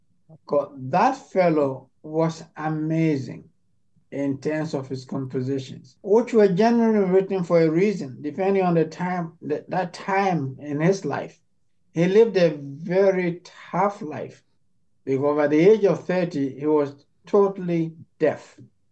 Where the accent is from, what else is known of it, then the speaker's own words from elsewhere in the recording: Ghana; I grew up in Ghana